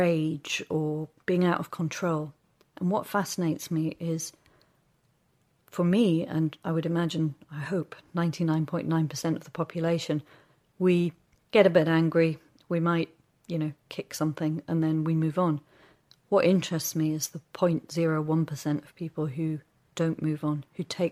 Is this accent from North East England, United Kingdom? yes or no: yes; Newcastle, North East England, United Kingdom; I'm not American. And if that's the case, I think it's probably because I grew up in a suburb on the edge of a city, Newcastle, which is obviously not like New York or Manhattan